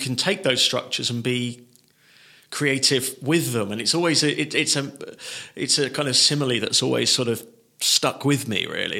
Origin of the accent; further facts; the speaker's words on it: England, United Kingdom; So I put an S on maths because I'm English.